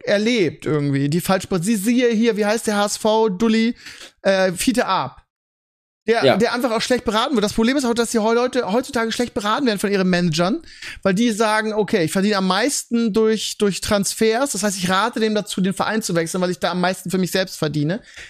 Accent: Bremen, Germany; Wo, gerade als Bremer

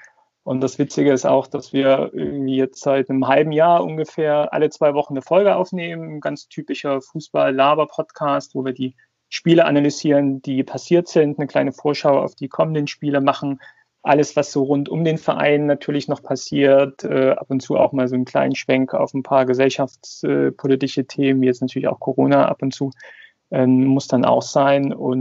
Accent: Saxony, Germany; komme eigentlich aus dem Vogtland, was eine Region, sagen wir, etwas westlich des Erzgebirges ist und ja, wie man es so üblicherweise sich wahrscheinlich vorstellt, aufgewachsen in der Region

